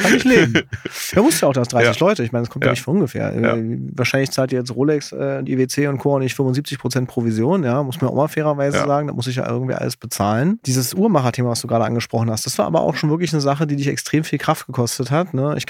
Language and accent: German; Munich, Bavaria, Germany; now in Gelsenkirchen, Germany; Ja, aus München also, nach Gelsenkirchen klingt erstmal...